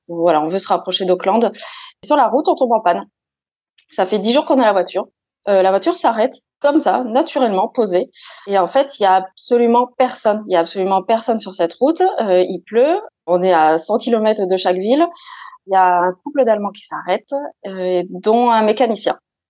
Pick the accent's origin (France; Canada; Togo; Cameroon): France; Toulouse, Occitanie; on vient de Toulouse, Nouvelle-Zélande et Toulouse, l'esprit est là.